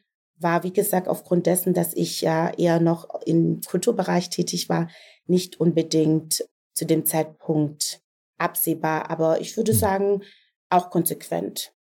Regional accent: Southern Germany, Germany; Das heißt, ich komme aus Süddeutschland.

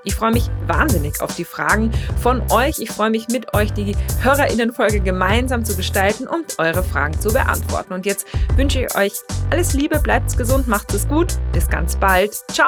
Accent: Austria; Ich bin ja auch Österreicherin.

